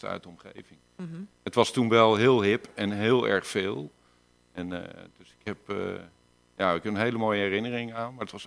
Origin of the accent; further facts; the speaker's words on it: Utrecht, Netherlands; Kijk, ik kom oorspronkelijk uit Utrecht.